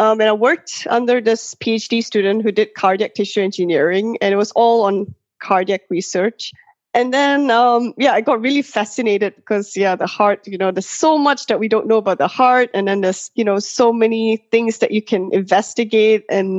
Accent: Kuala Lumpur, Malaysia; moved away as an adult; now in Australia; I was born in Malaysia, so in Kuala Lumpur, and I did my primary school, high school there, and then I moved to Australia when I was 18.

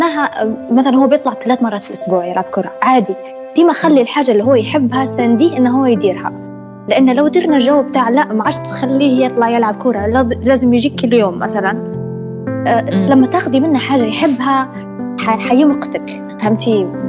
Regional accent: Benghazi, Libya; أنا أصلا من بنغازي، وأنا في بنغازي

